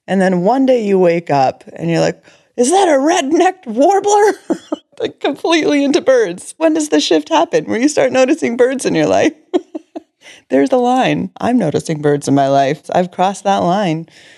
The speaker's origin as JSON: {"language": "English", "country": "Canada", "said": "I'm Canadian."}